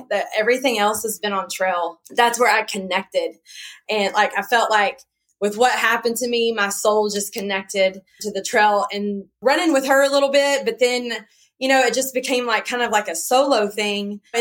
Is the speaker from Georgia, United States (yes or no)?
no; Denison, Texas, United States; born there; And I was born in Denison, Texas.